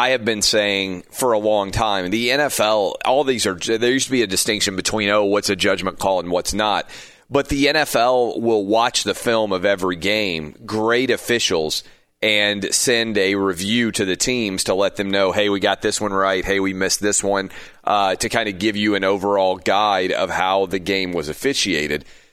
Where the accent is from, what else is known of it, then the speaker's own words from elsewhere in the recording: Tennessee, United States; my home state of Tennessee is debating whether or not to allow sports gambling.